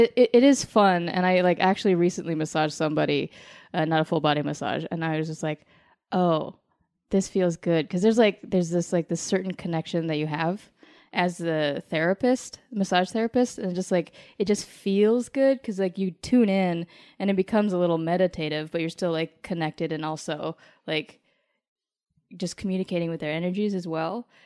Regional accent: Colorado Springs, Colorado, United States; Colorado Springs, Colorado.

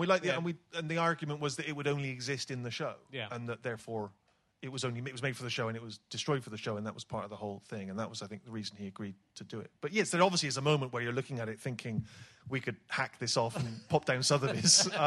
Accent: Bristol, South West England, United Kingdom; when I was a kid growing up in Bristol, never thought I'd be talking

